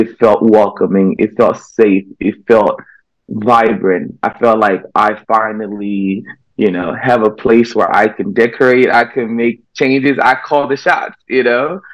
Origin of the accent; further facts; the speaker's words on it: Memphis, Tennessee, United States; Last year I did an art show in my hometown, Memphis, Tennessee, which is where I grew up.